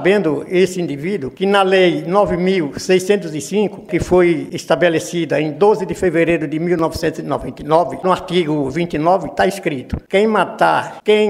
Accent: Brejo Grande, Sergipe, Brazil; Sou de Brejo Grande.

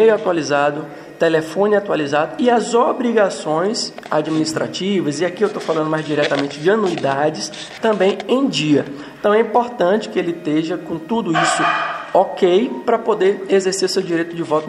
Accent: Campo Formoso, Bahia, Brazil; Sou natural aqui de Campo Formoso e isso, de certo modo, é uma representatividade de como a nossa chapa pretende atuar próximo ao interior do Estado.

